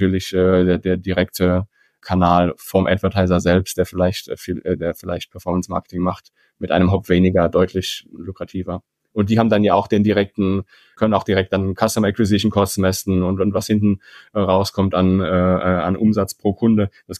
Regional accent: Rhineland-Palatinate, Germany; born there; Also ich bin ja als gebürtiger Pfälzer Fan vom 1. FC Kaiserslautern.

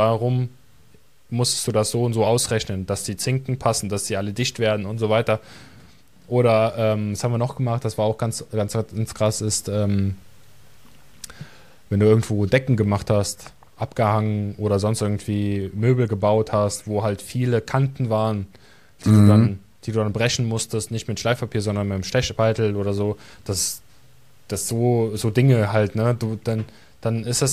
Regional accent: Russia; now in Germany; Nee, also ich habe MacGyver geguckt als Kind in Russland.

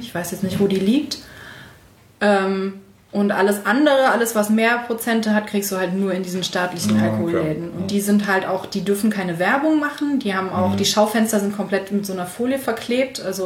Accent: Mönchengladbach, North Rhine-Westphalia, Germany; ich komme halt aus Mönchengladbach, ich bin halt auch irgendwie mit Fußball so mehr oder weniger aufgewachsen und bin halt auch so ein bisschen Fan von Borussia Mönchengladbach

